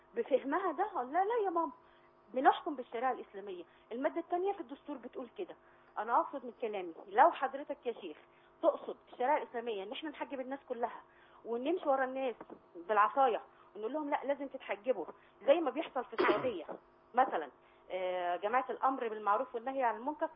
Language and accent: Arabic; Egypt; انا مصرية جدا ومصرية قوي